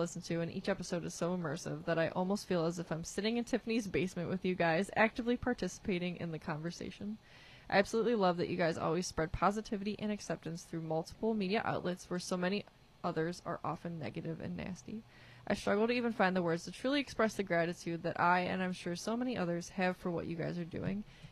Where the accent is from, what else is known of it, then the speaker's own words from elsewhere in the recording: Florence, Alabama, United States; now in Tennessee, United States; I'm originally from Florence, Alabama. Shout out to Florence.